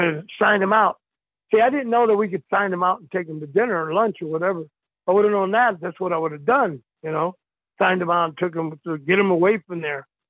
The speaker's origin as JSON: {"language": "English", "town": "El Paso", "region": "Texas", "country": "United States", "said": "I'm from El Paso, Texas, damn it."}